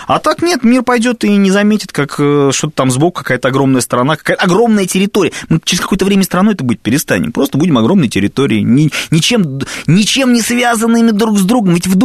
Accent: Tambov Oblast, Russia; я из Тамбовской области

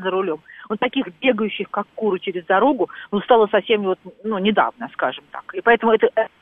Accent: Moscow, Russia; Я из Москвы.

